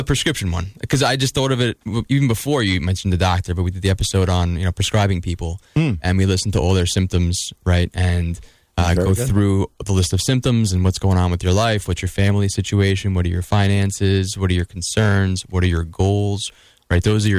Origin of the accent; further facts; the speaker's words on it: Long Island, New York, United States; I'm Italian. I'm from Long Island originally. She has a big family like I do.